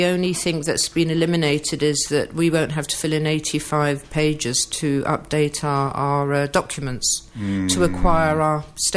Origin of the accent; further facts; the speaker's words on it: United Kingdom; Nobody from our side, and I am British, but it looks like when it comes to seeking help, I'm more European.